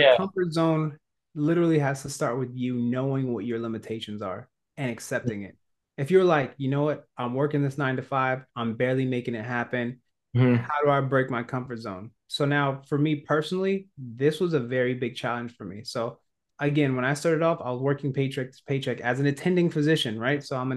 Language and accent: English; California, United States; also born or lived in New York / Pennsylvania; even though I'm from Cali, I've gone to where the growth is.